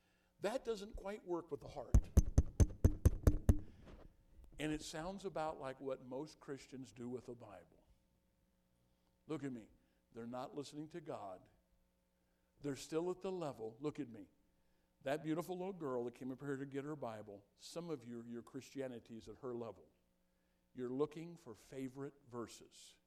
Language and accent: English; Illinois, United States; When I was a kid, growing up in Jersey County, Illinois, I don't know if you've ever seen these.